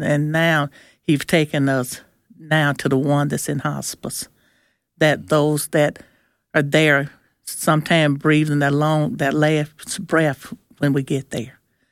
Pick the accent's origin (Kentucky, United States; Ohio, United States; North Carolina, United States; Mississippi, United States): Mississippi, United States; and I'm from Nellaton, Mississippi, and I'm with Night Watch Ministries.